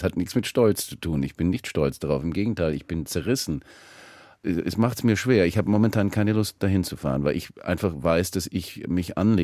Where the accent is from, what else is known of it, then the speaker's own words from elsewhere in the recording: United States; Ich bin halt Amerikaner.